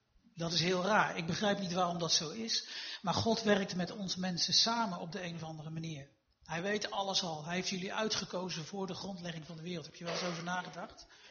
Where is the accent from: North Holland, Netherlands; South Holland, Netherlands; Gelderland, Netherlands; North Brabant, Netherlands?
North Brabant, Netherlands; Eindhoven; Ik kom uit Eindhoven.